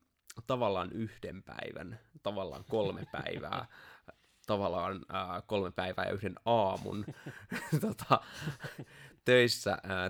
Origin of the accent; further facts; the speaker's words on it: Multia, Central Finland, Finland; kun mä multialta kotoisin